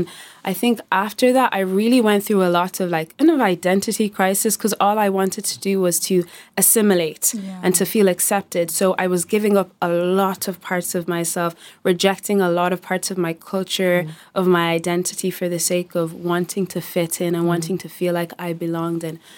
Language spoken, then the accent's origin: English; Dublin, Leinster, Ireland; I can say I'm from Dublin, and they're like, no, like, where are you really from?